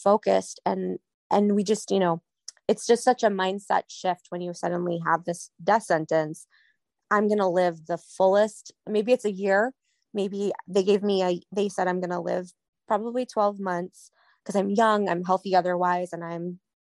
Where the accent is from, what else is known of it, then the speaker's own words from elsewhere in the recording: New England, United States; I used to always wear black. I was very like, I'm from New England.